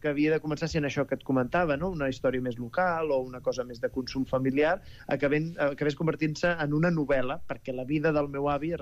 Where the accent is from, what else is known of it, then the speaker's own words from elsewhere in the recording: Canet de Mar, Catalonia, Spain; La Vall de la Llum és el meu poble, però segurament podria ser molts pobles de Catalunya. És el meu poble idealitzat i és el meu poble amb el retrovisor, amb el mirall retrovisor, no? És a dir, és Canet de Mar, però no és el Canet de Mar actual.